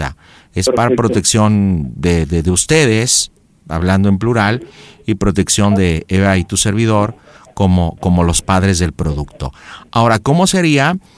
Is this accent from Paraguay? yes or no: no; Mexico City, Mexico; Vivimos dentro del área metropolitana, yo soy de la Ciudad de México, mi esposa también.